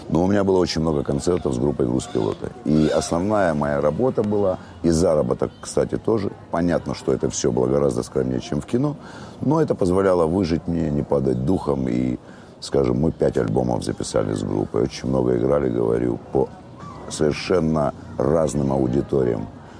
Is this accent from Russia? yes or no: no; Kyiv, Ukraine; Мне, понимаете, я родился в Украине, киевлянин коренной.